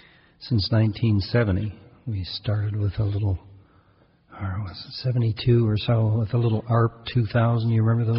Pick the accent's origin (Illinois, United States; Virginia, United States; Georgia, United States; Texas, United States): Illinois, United States; Evanston; moved away as an adult; also born or lived in Massachusetts / San Francisco / Germany / New Jersey; now in Vermont, United States; I was raised in outside of, I grew up outside of Chicago, Evanston. Went to school in Massachusetts and lived in San Francisco and then lived in Germany and then in New Jersey and then came up here.